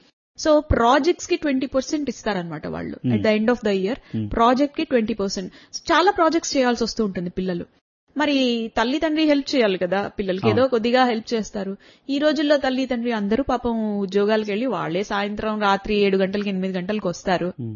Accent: Andhra Pradesh, India; మనం ఆంధ్రాలో పుట్టి పెరిగాం

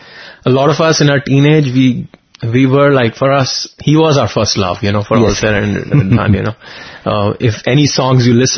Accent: Delhi, India; It was not easy from growing up in Delhi to suddenly coming to Parthi

